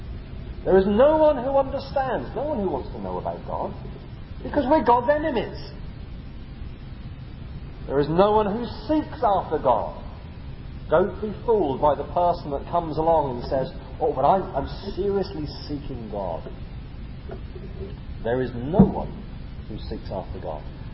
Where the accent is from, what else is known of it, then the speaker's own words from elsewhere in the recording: England, United Kingdom; Yes, I think all of us, bar one this morning, would say that we're English.